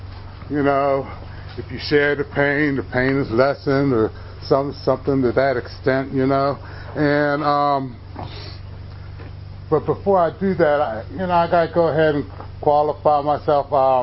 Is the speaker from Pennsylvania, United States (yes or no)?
yes; Sewickley, Pennsylvania, United States; I grew up in Swickley. I don't know how many folks know where that is, but I grew up in Swickley.